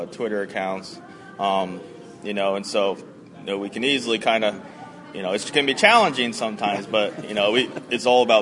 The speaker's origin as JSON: {"language": "English", "region": "Ohio", "country": "United States", "said": "I'm from Central Ohio, and this will be my third year teaching."}